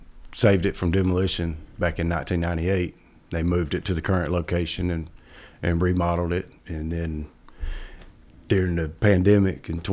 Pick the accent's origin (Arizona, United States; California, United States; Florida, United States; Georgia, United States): Georgia, United States; You know, I grew up in the West Georgia area, camping at McIntosh, you know, it was my childhood.